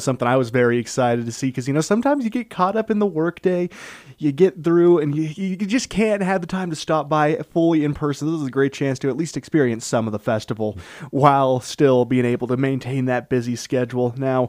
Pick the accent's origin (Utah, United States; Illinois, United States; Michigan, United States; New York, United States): Utah, United States; Huntington; I've been enjoying this festival since I was a little kid growing up in Huntington